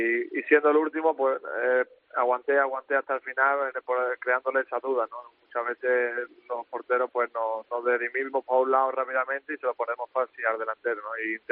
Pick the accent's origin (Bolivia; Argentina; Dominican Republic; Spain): Spain; También soy español y muy orgulloso de mi país